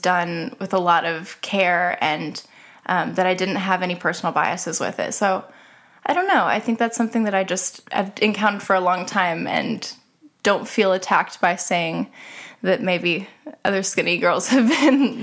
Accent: Snyder, Oklahoma, United States; I grew up in Snyder, Oklahoma. I'm a model and an entrepreneur.

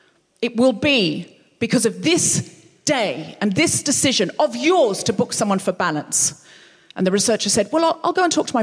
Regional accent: Australia; Now, the thing I want to talk to you tonight is I'm from Australia. I know I don't sound especially Australian.

